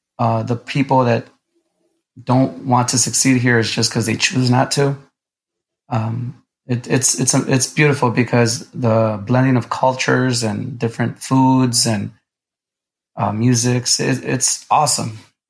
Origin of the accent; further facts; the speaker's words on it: Chicago, Illinois, United States; moved away as an adult; I'm a guy that was born and raised in Chicago, Illinois. And I have family and friends out here in Texas